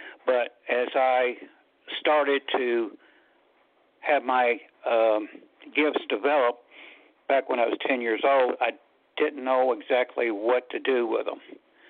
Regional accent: Louisville, Kentucky, United States; I'm from Louisville, Kentucky. I'm calling from Louisville, Kentucky.

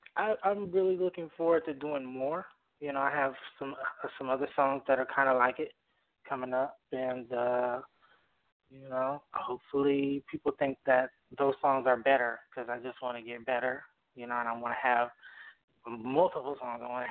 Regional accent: West Coast, United States; I grew up on the West Coast. And on the West Coast, when I was young, I kind of traveled along the whole West Coast with a group.

